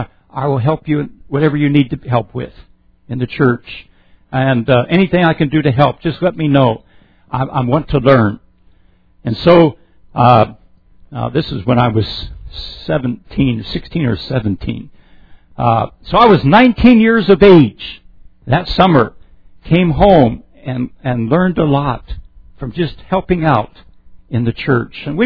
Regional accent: Cochran, Pennsylvania, United States; My hometown is in northwest Pennsylvania. And if you were to look at the map there, that red dot, Cochran, Pennsylvania.

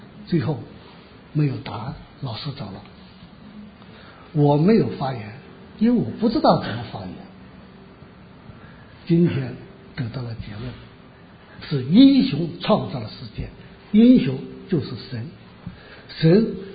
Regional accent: Ji'an County, Jiangxi, China; 后来到了50年代，我们家是在井冈山脚下一个吉安县，那个地方是说是出现在讲是红军过去讲土匪的地方

